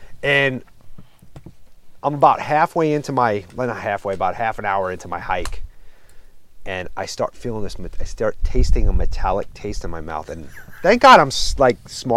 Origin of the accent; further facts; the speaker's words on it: New York, United States; Because growing up on Long Island, it's like always in the back here.